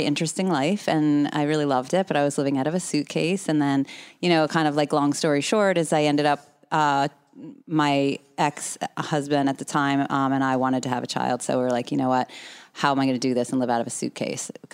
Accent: Pennsylvania, United States; now in New York City, United States; Because when I moved back from New York City, I just kind of decided to go to the town that I grew up in Bucks County.

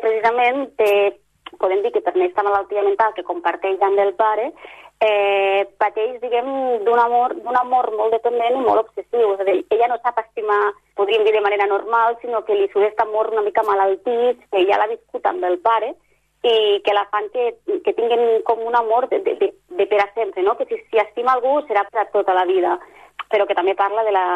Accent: Les Cases d'Alcanar, Catalonia, Spain; soc de les Cases d'Alcanar i amb una amiga sempre he comentat que realment som un poble tan petit que és com una mica salvatge, no?

